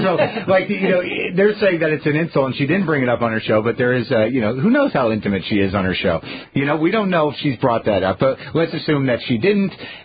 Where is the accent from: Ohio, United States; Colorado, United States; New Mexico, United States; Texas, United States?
New Mexico, United States; Albuquerque; your publicity department can't even reach out to my local affiliate where I grew up in Albuquerque, New Mexico.